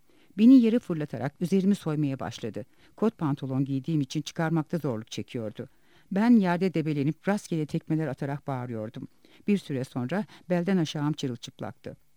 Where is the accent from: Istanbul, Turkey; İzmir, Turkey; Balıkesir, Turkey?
Istanbul, Turkey; also born or lived in Elazığ; Elazığ doğumluyum ama İstanbul'da büyüdüm sayılır. Çok uzun yıllardır bu kentte yaşıyoruz.